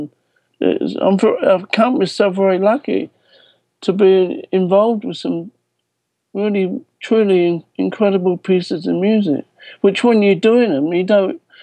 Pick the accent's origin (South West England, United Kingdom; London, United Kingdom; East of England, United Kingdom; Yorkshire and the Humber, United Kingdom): London, United Kingdom; place called The Barbican on April the 11th. And I'm really, really excited about that, playing in my hometown. And not actually far from where my family grew up.